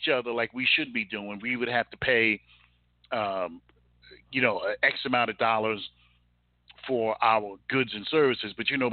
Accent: Jersey City, New Jersey, United States; I grew up in Jersey City, for example.

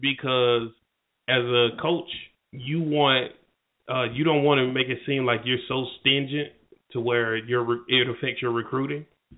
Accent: East Point, Georgia, United States; growing up in East Point, Georgia, small little town, outside of Atlanta

